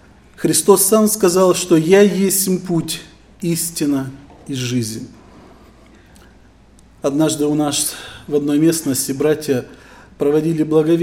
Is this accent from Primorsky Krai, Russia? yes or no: yes; Ussuriysk, Primorsky Krai, Russia; Я из Приморского края, город Уссурийск. Мне однажды в своей жизни пришлось в малолетнем возрасте выехать из Приморского края и несколько лет жить в другой местности. Это ближе к Поволжью туда.